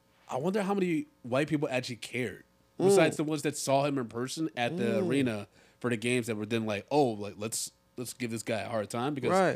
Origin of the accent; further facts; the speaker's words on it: Michigan, United States; Connecticut and Pennsylvania, those are the only places, and mind you, I grew up in Michigan.